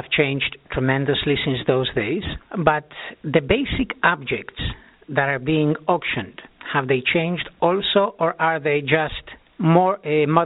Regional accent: Uruguay; I grew up in South America, and in Uruguay.

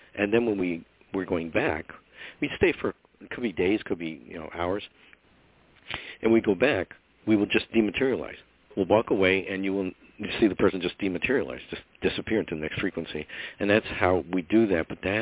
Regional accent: Scotland, United Kingdom; I'm Scottish, that's whatever I am. And half Polish.

